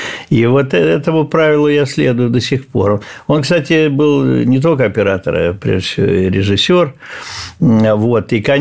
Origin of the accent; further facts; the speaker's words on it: Saint Petersburg, Russia; мой родной город Ленинград, Петербург, поэтому все многое связано с ним.